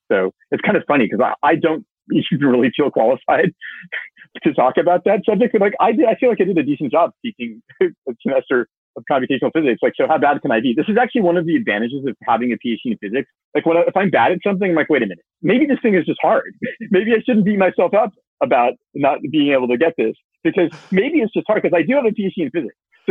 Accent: California, United States; I grew up in Southern California, so it was nice to be back home.

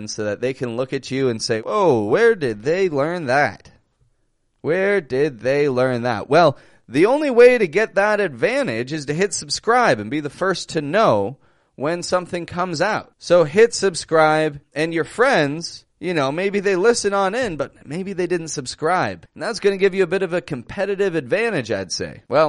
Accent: Toronto, Ontario, Canada; I'm from Toronto, Canada.

